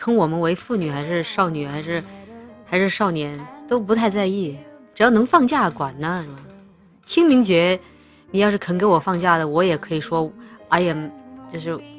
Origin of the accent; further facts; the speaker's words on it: Wushan, Chongqing, China; 就我的老家出了一个挺波，哎呀，挺让人伤感的事情啊，愤怒应该说是，就是重庆巫山县出现了个买卖童养媳的